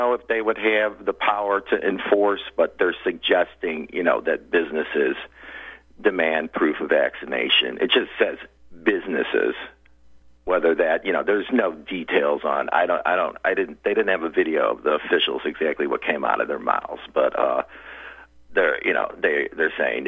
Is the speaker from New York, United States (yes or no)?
no; Florida, United States; I'm from Florida. I'm from Lee County, Florida.